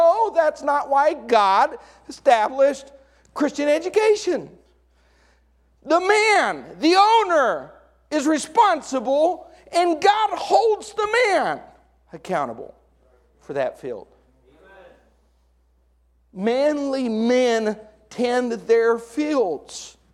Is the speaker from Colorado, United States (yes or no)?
yes; Colorado, United States; growing up in Colorado, I remember a couple times leaving our bikes outside, and it would drop 6, 8, 10 inches of snow.